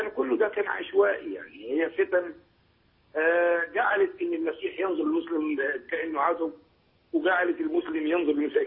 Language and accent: Arabic; Upper Egypt, Egypt; إني بيقولوا عندنا في الصعيد هم وهينزاح